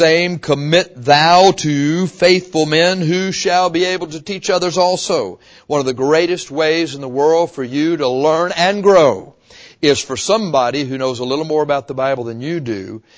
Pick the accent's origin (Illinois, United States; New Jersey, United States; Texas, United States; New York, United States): Texas, United States; I have to say that because here we're from South Texas.